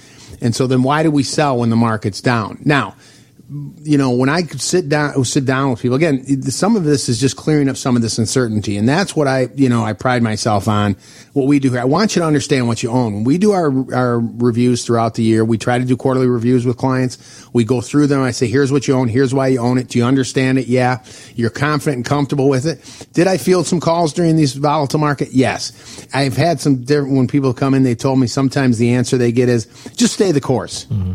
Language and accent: English; Detroit, Michigan, United States; I'm originally from Detroit, so don't get mad. I'm a Lions fan.